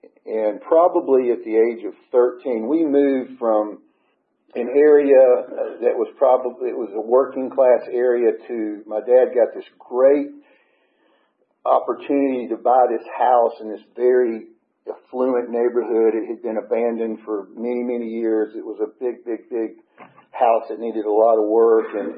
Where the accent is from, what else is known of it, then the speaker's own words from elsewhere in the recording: Gainesville, Georgia, United States; But I was born and raised in Hall County, Gainesville, Georgia. I was the youngest of three. I grew up in a upper middle class family.